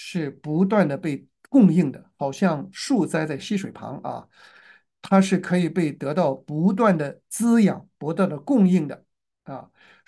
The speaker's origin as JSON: {"language": "Chinese", "country": "China", "said": "所以我们中国人说啊，一个坏人他也会良心发现啊。"}